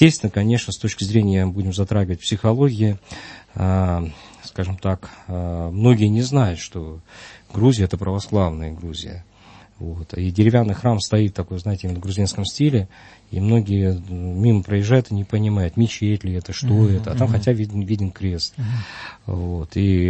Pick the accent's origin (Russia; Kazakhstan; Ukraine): Russia; Dagestan; я сам родом из Дагестана, и Кавказ, и все гостеприимные